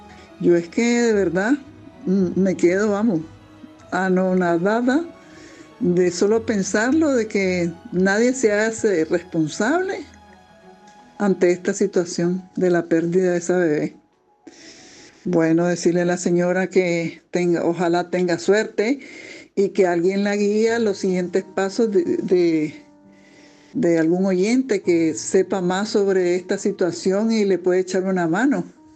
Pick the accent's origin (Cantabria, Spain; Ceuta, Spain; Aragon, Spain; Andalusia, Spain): Andalusia, Spain; Córdoba; de Córdoba.